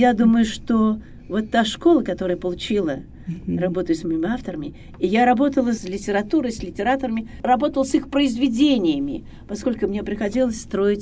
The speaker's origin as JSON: {"language": "Russian", "region": "Ural", "country": "Russia", "said": "Я с Урала, а мы вас знаем и читаем"}